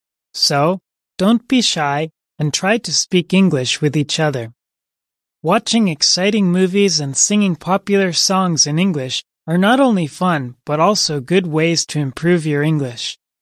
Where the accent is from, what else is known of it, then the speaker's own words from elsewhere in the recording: New York, United States; now in Japan; I came to Japan 3 weeks ago. I'm so happy to meet you. I'm from New York, the biggest city in America, and people from all over the world live there.